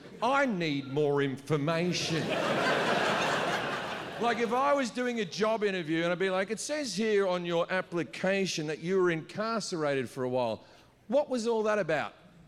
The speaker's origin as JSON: {"language": "English", "country": "Australia", "tie": "born or raised there", "said": "I'm an Australian who grew up near the beach. I've never surfed."}